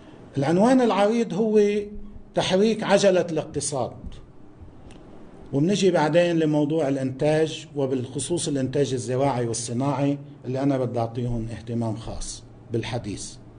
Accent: Lebanon; نحن قادرون كلبنانيين دولة وشعبا

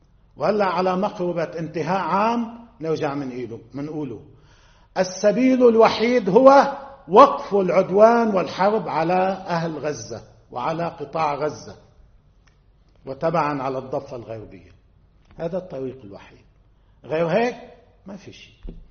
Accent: Lebanon; نحن كلبنانيين

